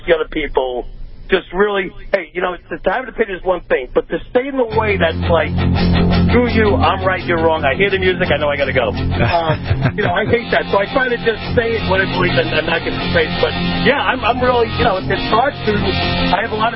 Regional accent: Connecticut, United States; you know, I'm from Connecticut.

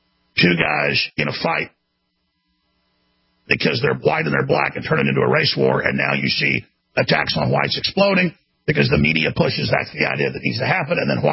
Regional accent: Dallas, Texas, United States; I grew up in Dallas. A lot of great black folks, too.

